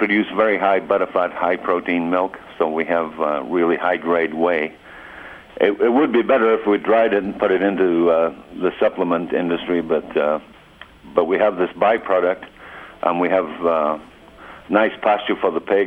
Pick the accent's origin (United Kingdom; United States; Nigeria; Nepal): United Kingdom; England; I'm from England originally, and I worked with cattle all over the world.